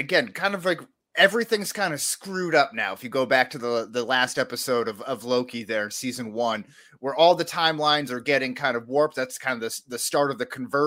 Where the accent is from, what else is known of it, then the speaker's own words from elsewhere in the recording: United States; accent: white American; with my white American accent, trying to pronounce that, it's just going to sound bad no matter what.